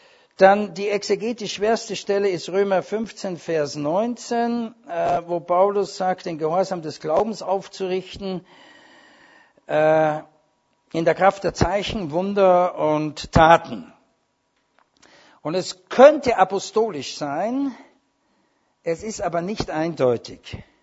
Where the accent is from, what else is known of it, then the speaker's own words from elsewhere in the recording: Vienna, Austria; ich bin ja Wiener